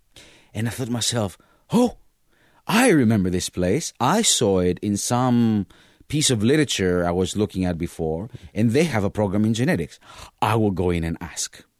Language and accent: English; Greece; I grew up in Greece, and I finished high school in Greece.